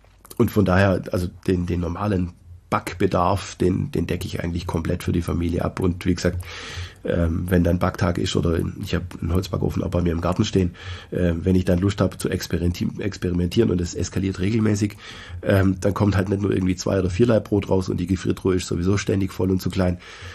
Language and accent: German; Swabia, Germany; als Schwabe schmeißt man ja nichts weg, ne?